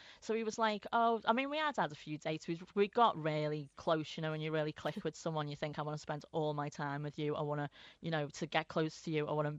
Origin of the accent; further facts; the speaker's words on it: Skelmersdale, North West England, United Kingdom; I'm from Skem, aren't I, which is, like, not, you know, not Liverpool. It's, like... poor version of Liverpool